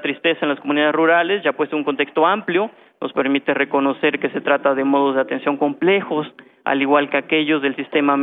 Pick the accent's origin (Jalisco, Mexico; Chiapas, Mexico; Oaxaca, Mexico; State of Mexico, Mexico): Oaxaca, Mexico; de donde yo vengo, de la costa de Oaxaca